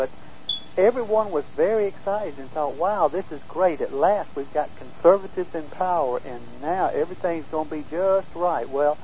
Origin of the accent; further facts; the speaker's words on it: Mississippi, United States; But, yeah, we were born and raised in the Red Clay Hills of Mississippi. I love the state of Mississippi. It's my home. It's where my parents are buried. My ancestors are buried there.